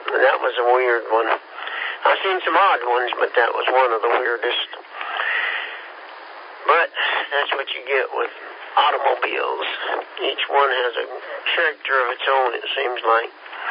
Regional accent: Kansas, United States; I'm from Kansas, you know.

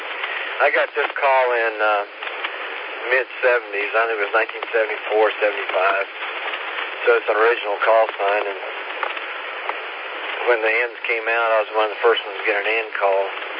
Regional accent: Kansas, United States; born there; also born or lived in Missouri; But I was born in Kansas, and I have lived in Kansas and also Missouri. And Kansas is a great place to be from.

